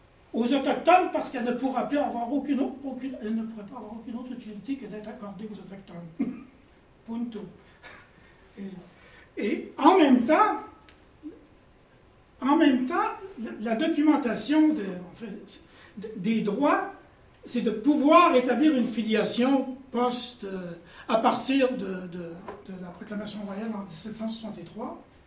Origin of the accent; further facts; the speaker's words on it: Canada; Moi, je parle en tant que Canadien aussi, là.